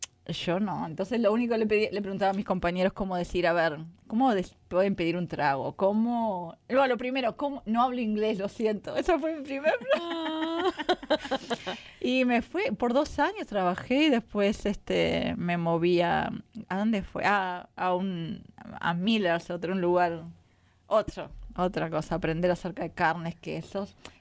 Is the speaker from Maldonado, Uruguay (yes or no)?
yes; Maldonado, Uruguay; born there; De Uruguay, sí, nací en Maldonado, Uruguay, y sí, mi familia es de allá, están todos allá.